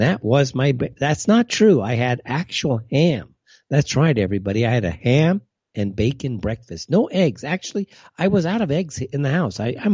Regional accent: California, United States; As a lot of you know, I'm from California, and we're used to fires.

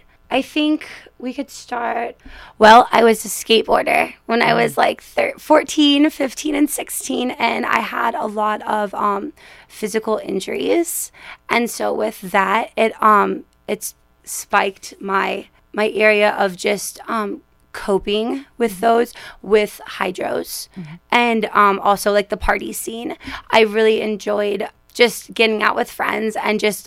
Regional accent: Florida, United States; I'm originally from Florida, and I am 3.5 years clean.

